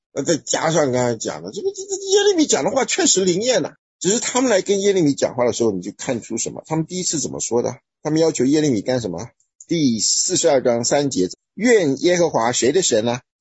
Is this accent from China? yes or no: no; Taiwan; now in United States